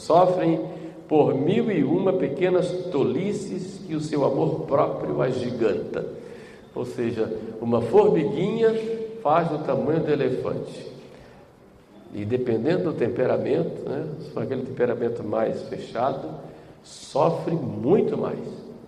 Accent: Northeast Region, Brazil; Quando eu era pequeno, dizia lá no Nordeste que a única coisa que cabe

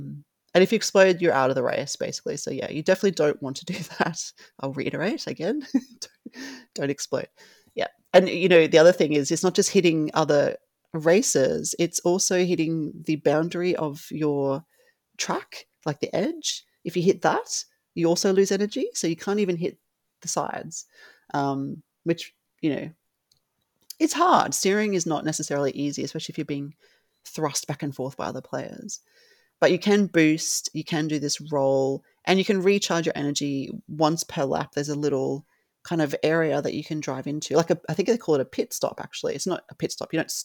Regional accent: Brisbane, Queensland, Australia; It's actually made in Brisbane, my hometown. So it's made right where I live and set where I live as well.

